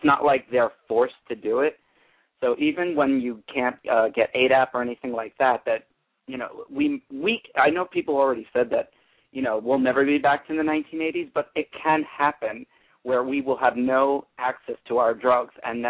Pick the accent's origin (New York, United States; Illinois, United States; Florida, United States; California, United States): New York, United States; I come from New York